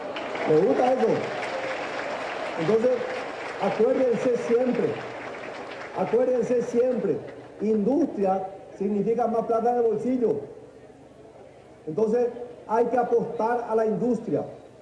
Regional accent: Paraguay; Porque si nosotros nos llamamos paraguayos, si nosotros somos la República del Paraguay

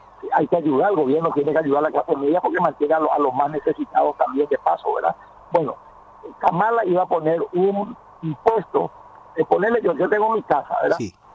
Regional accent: Paraguay; tan rico en el tipo de gente que somos los paraguayos también, ¿verdad?

